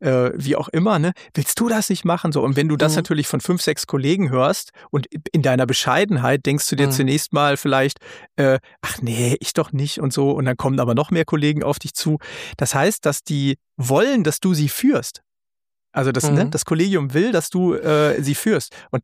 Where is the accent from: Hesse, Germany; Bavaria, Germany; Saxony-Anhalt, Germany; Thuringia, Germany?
Hesse, Germany; Also ich bin im Dortmunder Süden hier sehr happy. Kann ich nicht anders sagen, aber natürlich tickt hier die Welt ein bisschen anders als hier in Nordhessen, wo ich herkomme